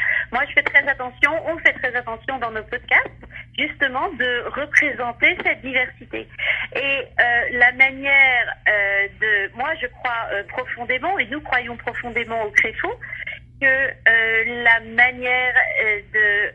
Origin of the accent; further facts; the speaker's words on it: Brest, Brittany, France; Ah effectivement, je suis bretonne, comme mon nom l'indique. Je suis aussi née à Brest